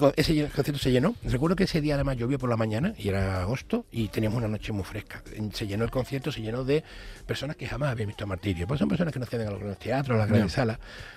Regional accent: Andalusia, Spain; Ojo, que somos andaluces.

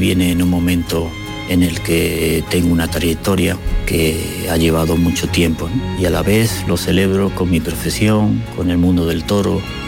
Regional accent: Andalusia, Spain; Soy andaluz, soy de mi pueblo, soy español por encima de todo.

